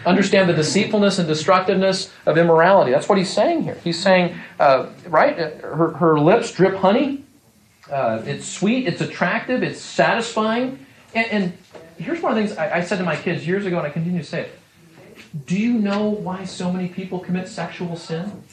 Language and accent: English; Texas, United States; No, I'm from Texas.